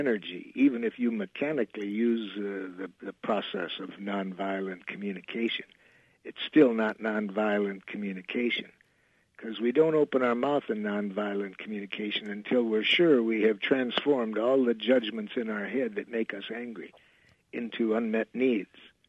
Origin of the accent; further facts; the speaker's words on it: Detroit, Michigan, United States; Where I grew up in Detroit, We used to have a little poem.